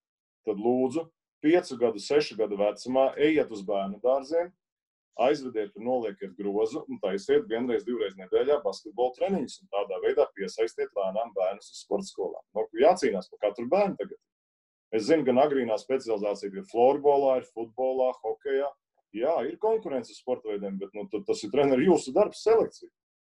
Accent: Gulbene, Gulbene Municipality, Latvia; Es saku, mēs no Gulbenes laikām

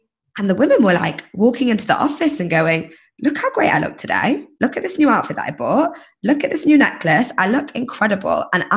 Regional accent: United Kingdom; moved away; I've been here now 8 years and now I'm just used to it. And I hope that I've become part of that culture that can, I'm still British

